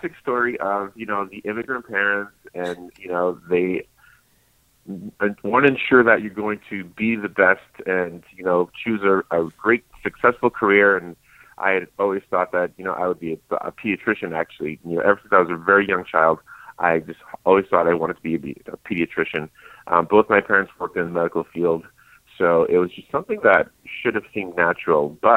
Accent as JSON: {"language": "English", "town": "Queens", "region": "New York", "country": "United States", "tie": "born or raised there", "said": "growing up in Queens, oftentimes, you know, we were cared for by our aunts or grandmothers visiting"}